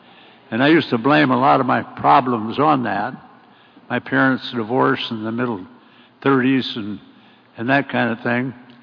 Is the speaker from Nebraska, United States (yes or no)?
yes; Nebraska, United States; I came from Nebraska. I was born in Nebraska, 1925. That makes me 89 now.